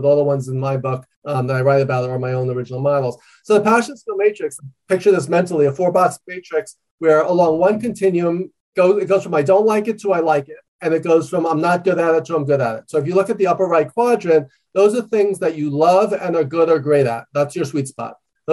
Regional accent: New York, United States; even though I talk loud and fast, I'm a New Yorker, I'm an extreme introvert

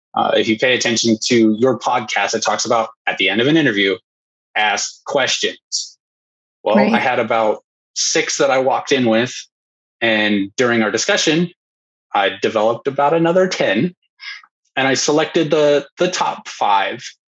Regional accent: Boise, Idaho, United States; I'm originally from Boise, Idaho.

